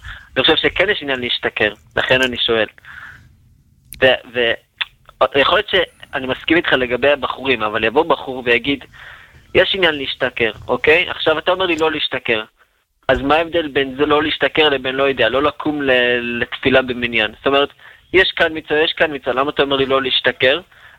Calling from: Elad, Central District, Israel

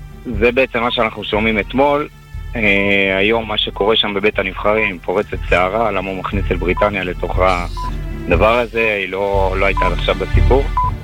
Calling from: Beit Shemesh, Jerusalem District, Israel

